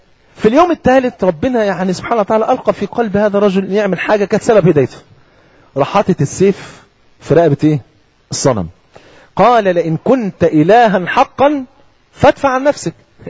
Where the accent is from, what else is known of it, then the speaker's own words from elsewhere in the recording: Egypt; يعني اذكر ان بعض الشباب عندنا في مصر كان ليهم جار ما بيصليش